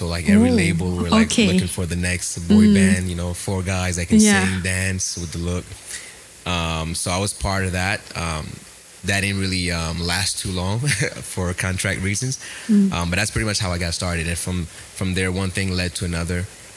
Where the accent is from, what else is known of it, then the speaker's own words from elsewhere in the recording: Florida, United States; also born or lived in Montreal, Canada / Los Angeles / Atlanta; I was born in Montreal, grew up in Florida, moved to LA, Atlanta, kind of moved around a lot.